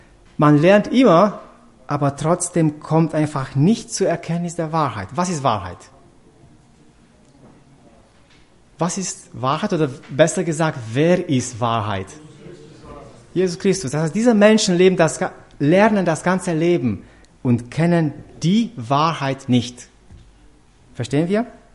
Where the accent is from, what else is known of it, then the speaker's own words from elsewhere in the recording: Transylvania, Romania; Ich bin in Transsilvanien geboren und groß geworden und gleich nach der Wende gab es eine Inflation von Markenprodukten